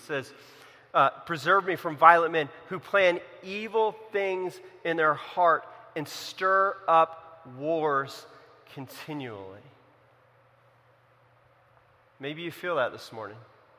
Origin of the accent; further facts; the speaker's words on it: California, United States; And I grew up in California. There's a lot of fires in the forest constantly